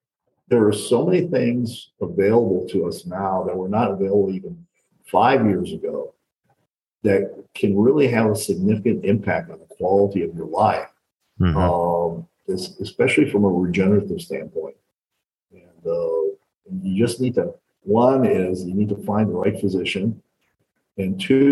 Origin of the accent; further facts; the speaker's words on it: Phoenix, Arizona, United States; now in Las Vegas, United States; I grew up in Phoenix and just moved here about 3.5 years ago.